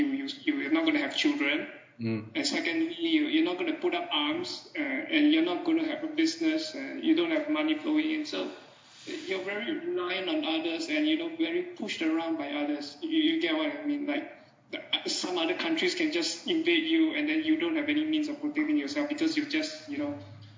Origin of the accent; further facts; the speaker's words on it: Singapore; I'm from Singapore.